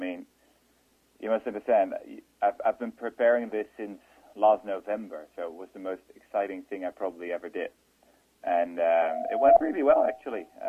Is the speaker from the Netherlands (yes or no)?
yes; Netherlands; English is a second language; I'm from the Netherlands, which is like the flattest part of the earth.